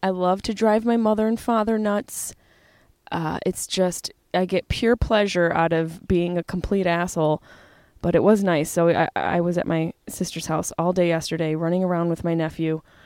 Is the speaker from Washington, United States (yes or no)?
no; Syracuse, New York, United States; now in Los Angeles, United States; I drove from LA to Syracuse, New York, my hometown, with all three of my dogs, Bunny, Chap, and Carlin.